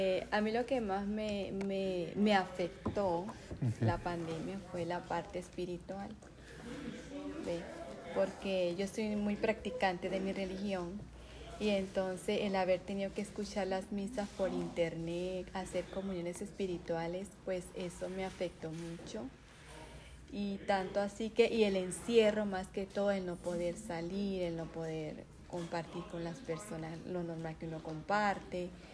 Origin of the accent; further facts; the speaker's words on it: Venezuela; Bueno, yo soy venezolana, okay.